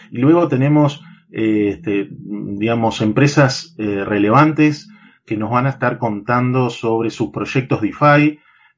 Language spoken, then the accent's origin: Spanish; Uruguay; Yo soy de Uruguay y acá empezamos digamos, había muy poca gente que estaba en el tema.